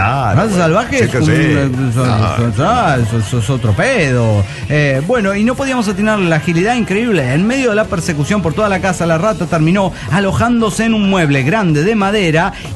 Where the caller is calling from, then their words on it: Guadalajara, Jalisco, Mexico; de Guadalajara, Jalisco, México.